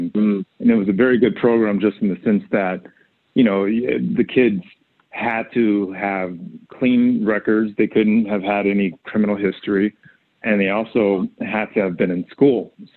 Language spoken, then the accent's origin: English; California, United States; now in Los Angeles, United States; I'm originally from Los Angeles County. And I know that's kind of rare as far as LA is concerned, because everyone's from somewhere else usually. But I'm actually from